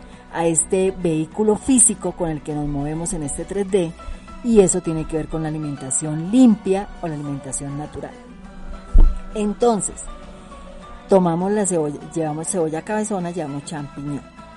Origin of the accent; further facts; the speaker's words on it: Bucaramanga, Santander, Colombia; also born or lived in Pamplona; yo nací en Pamplona y crecí en Bucaramanga. Acá me casé, acá tuve mis hijos. Aquí he visto nacer a mis nietos